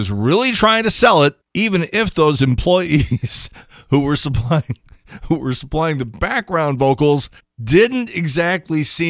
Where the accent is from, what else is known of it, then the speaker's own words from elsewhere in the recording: Chicago, Illinois, United States; I grew up in Chicago. I may be biased here, but I think that's the best of all the NFL fight songs